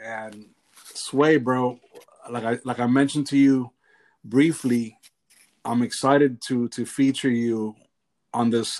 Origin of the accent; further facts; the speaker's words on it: Hialeah, Florida, United States; moved away; I don't live in South Florida. I'm from Hialeah originally, and I've said that before, but I haven't been there in 19 years, going on 20 years.